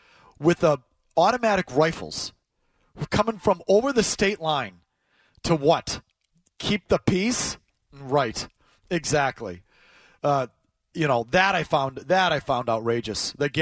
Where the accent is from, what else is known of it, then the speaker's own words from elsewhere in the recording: United States; But as an American, I find that outrageous.